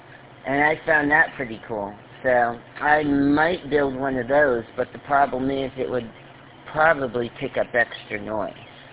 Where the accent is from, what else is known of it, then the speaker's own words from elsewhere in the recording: Illinois, United States; So as much as I'm from Illinois, go Buckeyes.